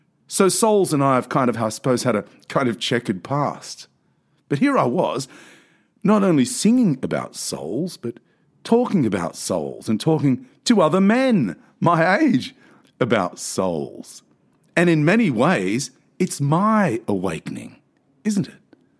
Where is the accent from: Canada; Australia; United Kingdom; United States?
Australia; I'm an Australian man in my mid-50s.